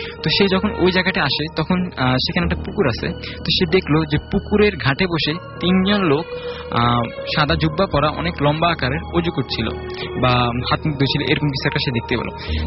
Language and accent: Bangla; Kabirhat, Chittagong Division, Bangladesh; আমার গ্রামের বাড়ি হচ্ছে নোয়াখালী কবিরহাট উপজেলায় কালামুন্সি, ওইখানে।